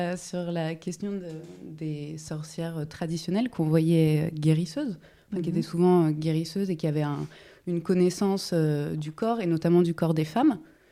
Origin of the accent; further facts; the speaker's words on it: Orléans, Centre-Val de Loire, France; je viens d'Orléans.